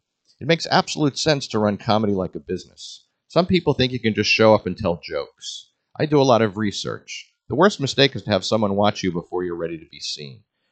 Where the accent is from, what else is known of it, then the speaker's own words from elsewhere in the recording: Scarsdale, New York, United States; Growing up in New York City in Scarsdale. As city kids, we didn't play the normal kid games.